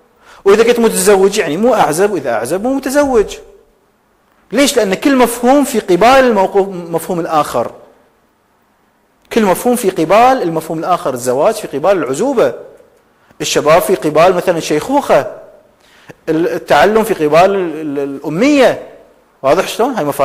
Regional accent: Kuwait; إني كوني كويتي، ولما أقول كويتي هذا لا يعني إني أنا مو عربي، ولما أقول عربي هذا لا يعني إني أنا مو مسلم

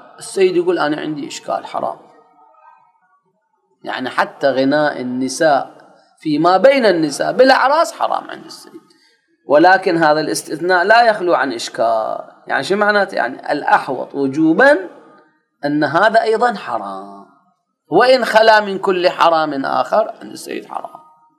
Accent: Iraq; عندنا بالعراق

